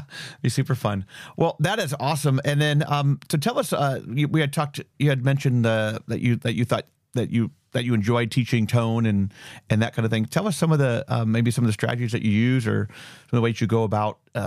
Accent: Mentor, Ohio, United States; You know, I'm from Mentor, so.

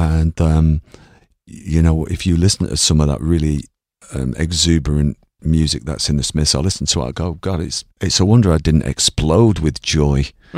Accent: Ireland; Completely accidental. I think it's because I'm Irish. Yeah, I'm the only Irish High Life musician.

